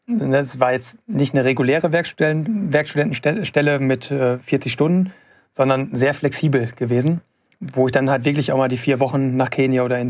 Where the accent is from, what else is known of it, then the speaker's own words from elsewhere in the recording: Gelsenkirchen, North Rhine-Westphalia, Germany; direkt in meiner Heimatstadt da in Gelsenkirchen, diesen Weltrekord zu laufen